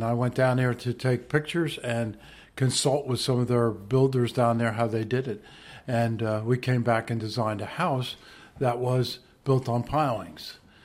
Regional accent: Point Pleasant, New Jersey, United States; Born and raised in New Jersey, in Point Pleasant, a town north of here, since I was 5 years old in Point Pleasant, yes.

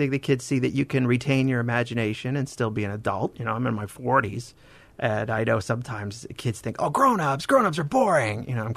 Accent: United States; Yeah, I'm originally from the Floribama region.

